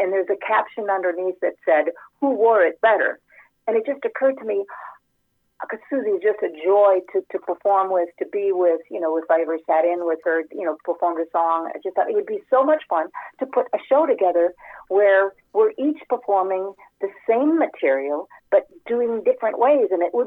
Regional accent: Wisconsin, United States; even though I grew up in Wisconsin, both in the Midwest.

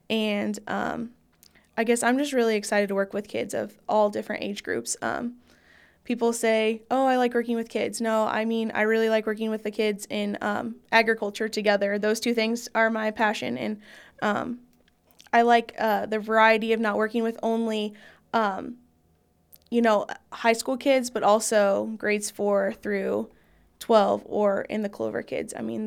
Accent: United States; I was from Marion County. I showed in Marion County.

